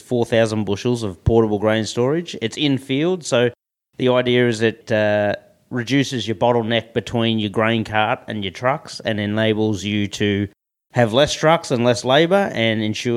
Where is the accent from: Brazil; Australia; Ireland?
Australia; moved away as an adult; now in United States; So I grew up in Australia on a wheat farm in Australia. Met a guy from South Dakota in a pub and came over and worked for him in 2003